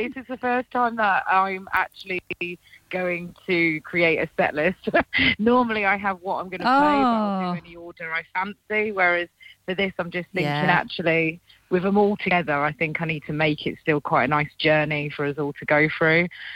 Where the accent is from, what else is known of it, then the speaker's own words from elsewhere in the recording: Portsmouth, South East England, United Kingdom; also born or lived in Salford; I was born in Salford and raised in Portsmouth, and I found my way back to Portsmouth now. A bit of a traveller, really. So I've just got a van that I'm living